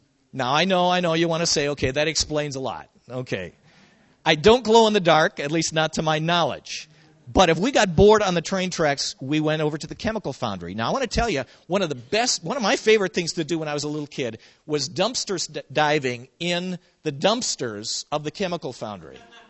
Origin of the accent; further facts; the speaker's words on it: Milwaukee, Wisconsin, United States; where I grew up in Milwaukee. Where I lived was a mother's nightmare, because we kind of lived in the poor side of town in one of the suburbs.